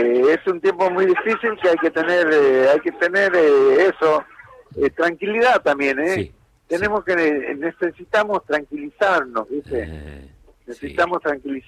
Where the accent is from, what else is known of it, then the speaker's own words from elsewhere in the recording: Villa Caraza, Buenos Aires Province, Argentina; yo he vivido en Villa Caraza, cuando era chico, en Villa Caraza, pegado a Villa Fiorito.